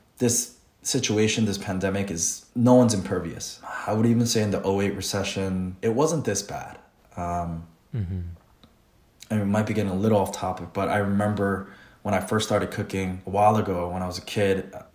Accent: New York, United States; So I'm from New York, and we have that whole, to our detriment almost, that hustle, no matter what, push through that New York.

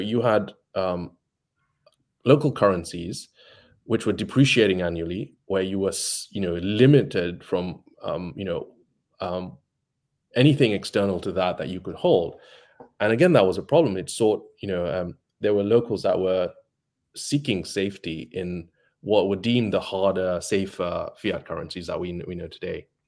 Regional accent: Kenya; when I grew up in Kenya

